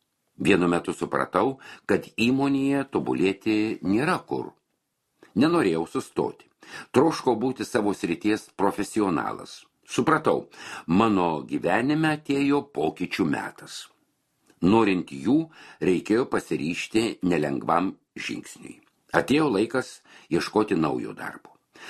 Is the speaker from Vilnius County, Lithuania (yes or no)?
no; Panevėžys County, Lithuania; Gimiau ir augau Pasvalio rajone. Ten baigiau ir pradinę mokyklą. Vidurinį mokslą tiesiog Panevėžyje, suaugusiųjų aklųjų vidurinėje mokykloje.